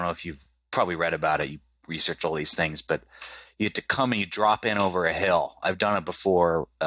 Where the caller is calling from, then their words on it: Westport, Connecticut, United States; Yeah, so I'm zooming in from Westport, Connecticut, where our office is.